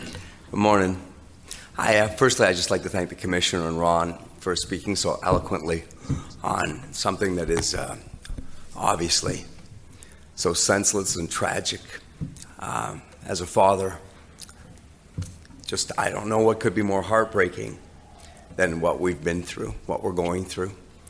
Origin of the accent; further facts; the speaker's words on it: Canada; And as a Canadian, I'm so proud of us.